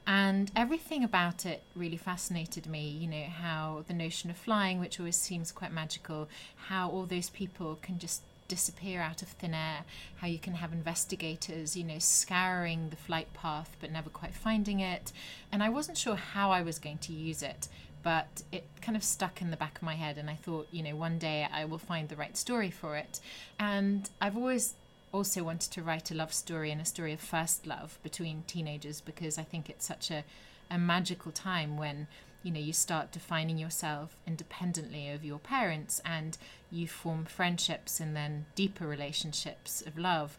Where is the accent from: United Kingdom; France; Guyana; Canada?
France; also born or lived in Germany / Switzerland; now in United States; I was raised in France and Germany and Switzerland, and now I'm in America.